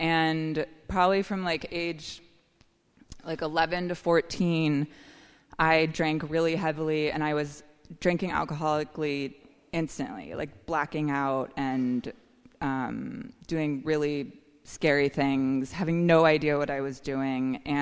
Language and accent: English; Boulder, Colorado, United States; So I started drinking when I was around 11. I grew up in Boulder, Colorado, and it's very normal there.